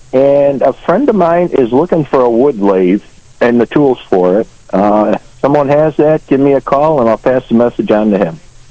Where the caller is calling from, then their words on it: Attica, New York, United States; I'm calling from Attica.